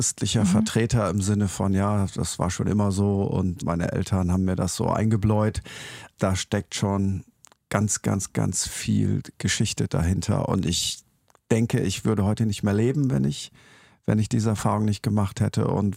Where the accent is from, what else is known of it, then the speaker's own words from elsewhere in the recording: Lower Saxony, Germany; Ich hatte bei uns in Ostfriesland haben alle bei der Meierwerft gearbeitet oder bei VW in Emden. Das waren so die zwei großen Karrieremodelle.